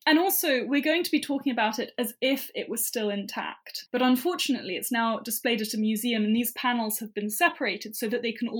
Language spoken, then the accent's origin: English; England, United Kingdom; Yeah, I'm English, so we use meters and centimeters, but yeah.